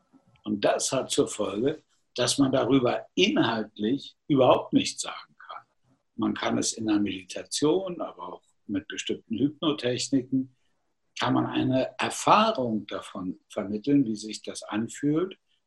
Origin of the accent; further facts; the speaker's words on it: Germany; Natürlich kann man sagen, ich bin Deutscher, das ist einfach so, steht in meinem Personalausweis.